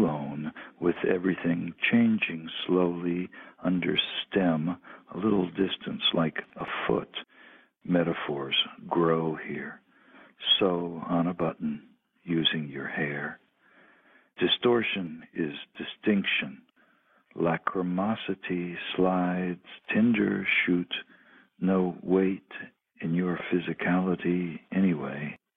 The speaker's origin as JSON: {"language": "English", "town": "Cincinnati", "region": "Ohio", "country": "United States", "tie": "born or raised there", "said": "writing at Columbia and a Cincinnati native."}